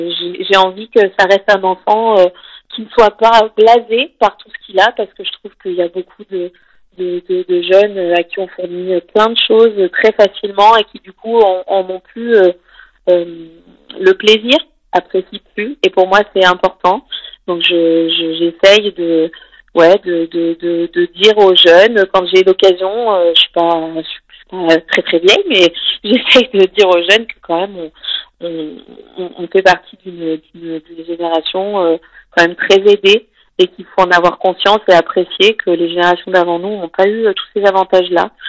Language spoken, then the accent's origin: French; Morette, Auvergne-Rhône-Alpes, France; now in Tullins, France; j'ai grandi à Morette, et Morette, c'est la limite où on dépend du Pays Vinois, mais par contre, pour tout ce qui est infrastructure, on dépend du Pays Voronnais. Donc, j'ai été au lycée à Moirans, au collège à Tulin